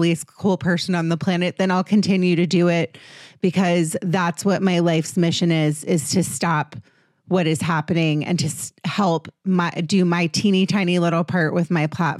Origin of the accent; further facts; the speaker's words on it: Potomac, Maryland, United States; I'm from Maryland, just so you know. Shout out Potomac